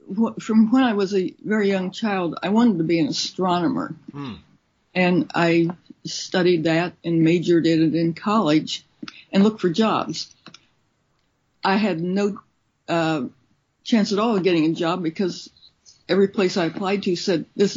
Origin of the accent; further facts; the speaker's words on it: Columbus, Ohio, United States; I grew up in Columbus, Ohio, where he lived